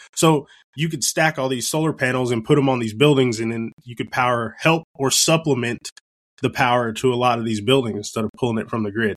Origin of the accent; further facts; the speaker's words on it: Goliad, Texas, United States; Like I grew up in South Texas. It's in a town called Goliad. If you know anything about Texas history, I hope you do.